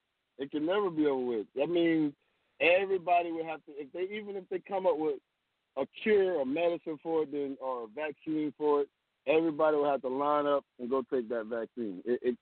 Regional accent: Albany, Georgia, United States; moved away as an adult; I'm originally from Albany, Georgia.

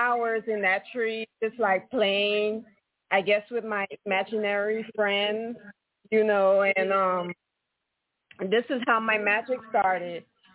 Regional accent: Guyana; You know, I grew up in South America, Guyana, and I would always disappear.

